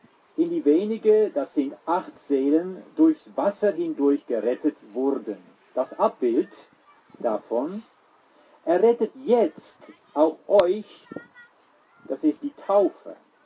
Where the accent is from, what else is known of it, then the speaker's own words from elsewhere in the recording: Netherlands; German is a second language; now in Herborn-Seebach, Germany; ich bin Holländer, deswegen ein etwas eigenartigen Zungenschlag. Aber ich wohne in Herborn-Seebach